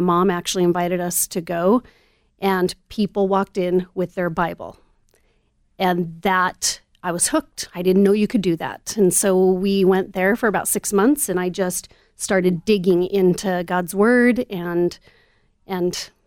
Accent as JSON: {"language": "English", "town": "Thornton", "region": "Colorado", "country": "United States", "said": "I am from Thornton, Colorado."}